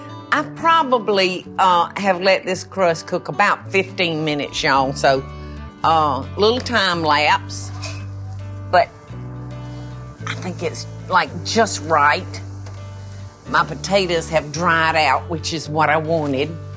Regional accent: Albany, Georgia, United States; So anyway, Don grew up in Lakeland, Florida, and of course I grew up in Albany, Georgia.

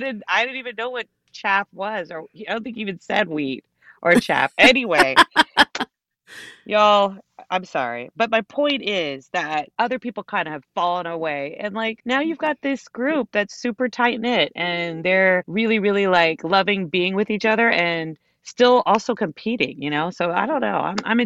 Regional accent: Houston, Texas, United States; born there; And I was like, yes, I was born in Houston.

